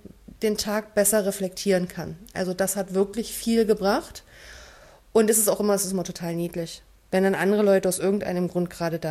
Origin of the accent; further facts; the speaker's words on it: Bad Düben, Saxony, Germany; Meine Heimatstadt Bad Düben in Sachsen hat offiziell 8.450 Einwohner.